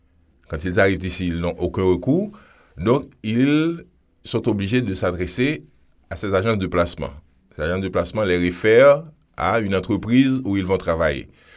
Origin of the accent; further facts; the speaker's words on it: Haiti; now in Canada; Moi, je suis haïtien, ça fait un peu plus de 2 ans que je vis au Québec.